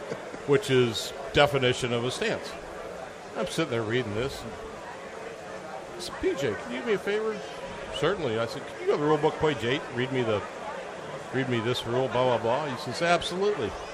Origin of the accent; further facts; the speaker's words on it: Rancho Santa Fe, California, United States; One of them was from Rancho Santa Fe, time my hometown.